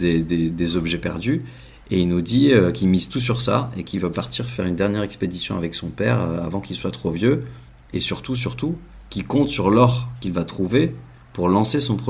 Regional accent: south of France, France; Moi, je suis du Sud, hein, donc c'était la première fois que je m'installais à Paris.

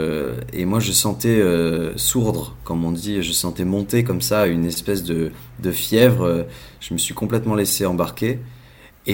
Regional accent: south of France, France; Moi, je suis du Sud, hein, donc c'était la première fois que je m'installais à Paris.

